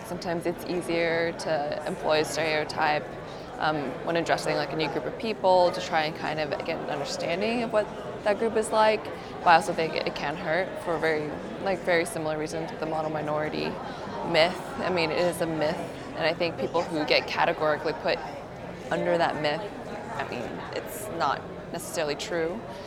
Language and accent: English; Washington, United States; American, Asian Americans, but we're ethnically Chinese. Growing up is great. I grew up in the suburbs of Washington State, very like 30 minutes south of Seattle in a town called Federal Way. It was really nice. I think it was like a very middle class neighborhood experience.